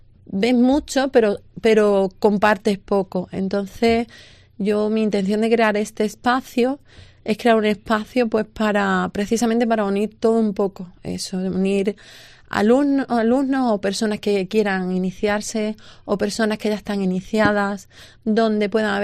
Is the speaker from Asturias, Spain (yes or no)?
no; Andalusia, Spain; aunque siendo andaluza, pues mucha gente me preguntaba